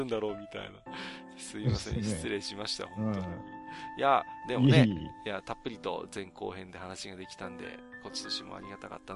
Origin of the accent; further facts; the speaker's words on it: Tohoku, Japan; ここは私も東北の人間ですからね、やっぱり東北随一の、ですね。